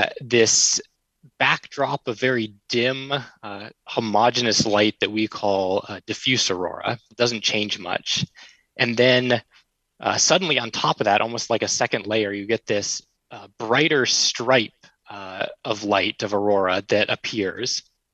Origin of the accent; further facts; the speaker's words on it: Fairbanks, Alaska, United States; So I actually was born and raised in Fairbanks, Alaska, which is right under that auroral oval. So I got to see them every winter growing up.